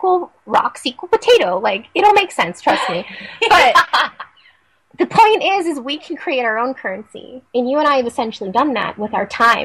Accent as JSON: {"language": "English", "town": "Lemon Grove", "region": "California", "country": "United States", "tie": "born or raised there", "said": "I grew up in Lemon Grove. The soil is amazing."}